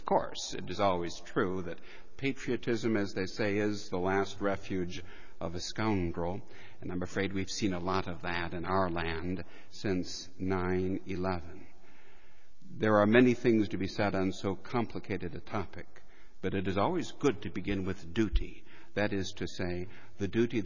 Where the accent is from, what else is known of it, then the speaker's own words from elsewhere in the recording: United States; I must say that comment surprised me, and it took me as an American, I suppose, a little bit aback.